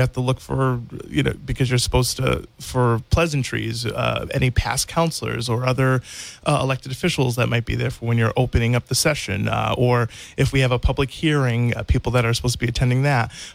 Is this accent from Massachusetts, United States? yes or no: yes; New Bedford, Massachusetts, United States; I was born and raised here in New Bedford.